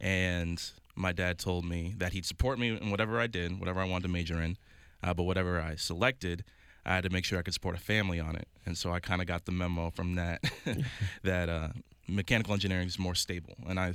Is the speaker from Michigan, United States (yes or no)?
yes; Michigan, United States; also born or lived in Manassas, Virginia / Durham, North Carolina; I was born in Manassas, Virginia, lived there for a few years, lived in Durham, North Carolina for a few years, lived in Michigan for 8 years